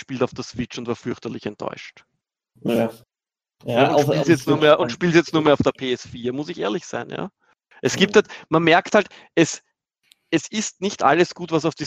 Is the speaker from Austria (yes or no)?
yes; Austria; Bei uns in Österreich